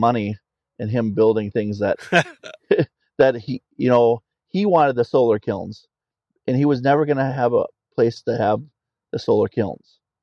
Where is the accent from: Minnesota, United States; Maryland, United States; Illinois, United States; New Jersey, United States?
Minnesota, United States; So like I said, I grew up in Minnesota. I grew up on 40 acres.